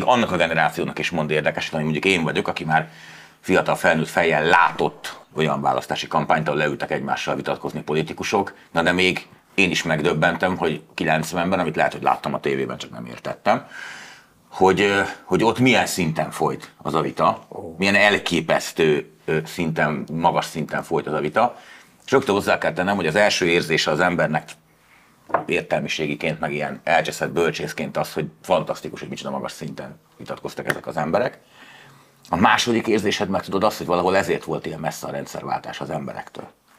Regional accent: Budapest, Hungary; én olyan helyen nőttem föl, Újpesti lakótelepen

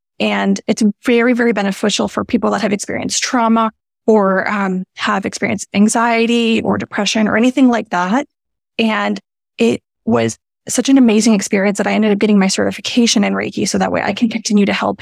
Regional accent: Miami, Florida, United States; because I grew up in Miami. So that's the thing to do.

